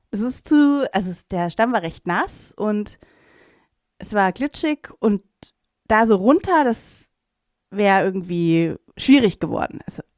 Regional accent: Munich, Bavaria, Germany; Ich bin ja aus dem Westen von München hier

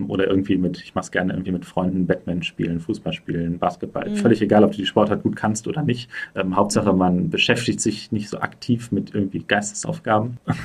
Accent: Germany; Ich darf das vielleicht als Deutscher auch sagen. die ganze Familie ist bei mir alles irgendwie deutsch.

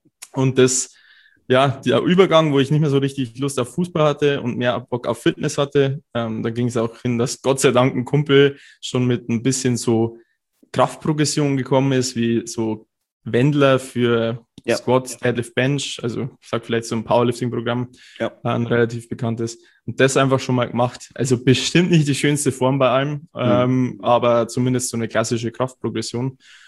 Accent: Cham, Bavaria, Germany; Ich komme aus Cham, das ist so 2 Stunden fast weg

